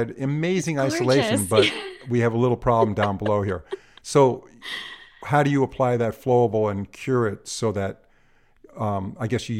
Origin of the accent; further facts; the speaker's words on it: New York, United States; I'm from New York originally, and it's hard for me to say that word